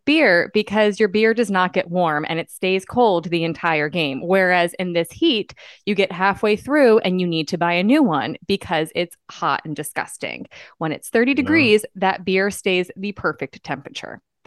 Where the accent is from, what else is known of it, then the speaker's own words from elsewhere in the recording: Northeast, United States; Because I come from the Northeast where cold is like negatives